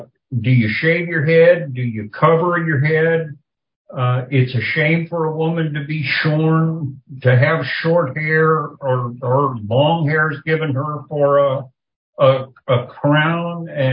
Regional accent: the South, United States; I grew up in the South where that was the way it was done.

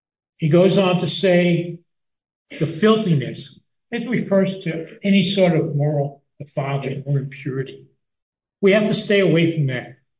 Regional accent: Brooklyn, New York, United States; I get myself with a lot of trouble because I'm from Brooklyn. And I speak different. I interpret differently.

